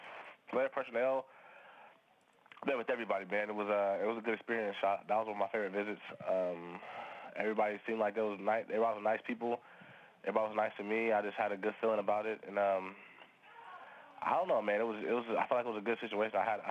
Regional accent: Fairfield, California, United States; I grew up in Fairfield, California

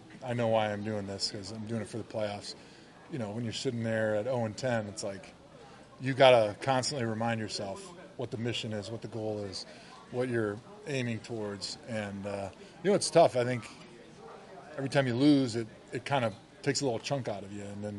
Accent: Wisconsin, United States; Because I remember growing up in Wisconsin

